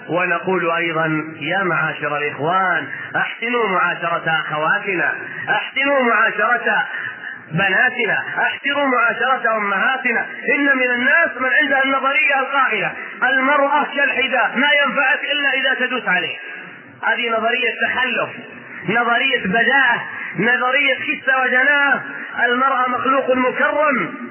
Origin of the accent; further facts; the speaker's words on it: Riyadh, Riyadh Province, Saudi Arabia; لكن عندنا في الرياض نساء في الخمسين سنة